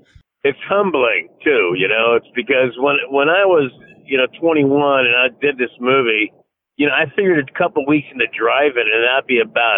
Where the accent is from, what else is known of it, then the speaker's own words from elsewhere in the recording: Hollywood, California, United States; but I grew up in Hollywood and saw what it was like